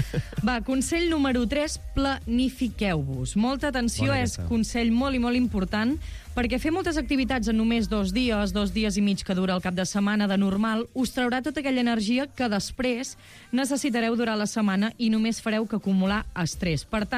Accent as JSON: {"language": "Catalan", "town": "Banyoles", "region": "Catalonia", "country": "Spain", "said": "jo sóc de Banyoles, els caps de setmana aprofito per anar. I jo, quan arribo a Banyoles, només penso en caminar"}